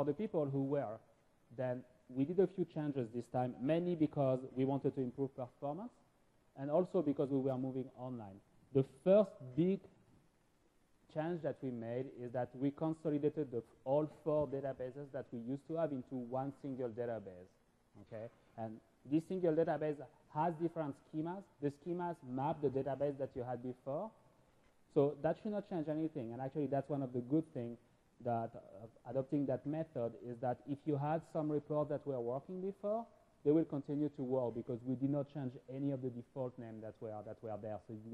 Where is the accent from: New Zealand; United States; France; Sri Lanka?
France; Paris, Île-de-France; English is a second language; you may get a little bit of an accent from me, and that's because I was born and raised in Paris.